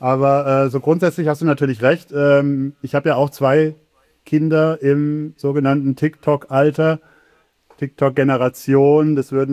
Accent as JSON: {"language": "German", "region": "Baden-Württemberg", "country": "Germany", "tie": "born or raised there"}